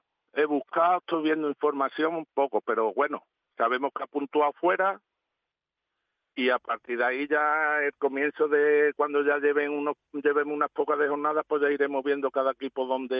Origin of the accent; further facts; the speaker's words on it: Campillo, Spain; yo soy de Campillo, pero ya te digo que si he jugado y está ahí, somos pueblos vecinos